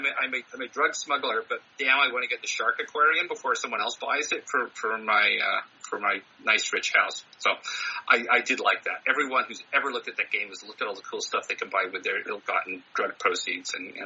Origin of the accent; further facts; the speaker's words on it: Canada; as a Canadian observer of U.S. politics, it appears you do that from time to time.